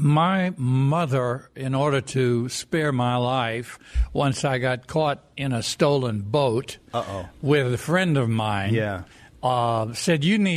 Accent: Moriches, New York, United States; I grew up out on Long Island here in New York.

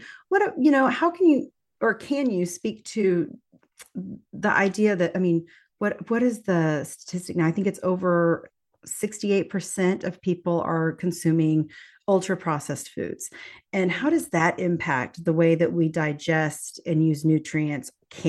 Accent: Texas, United States; We're a Texan family. We do chips and salsa.

